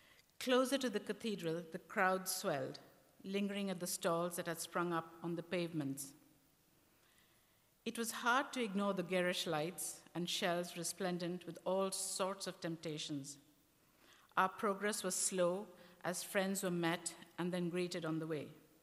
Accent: India; when I was growing up in India

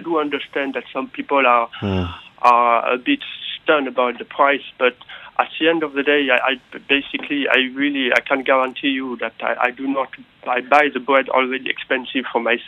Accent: Nouvelle-Aquitaine, France; English is a second language; I'm from the Basque Country.

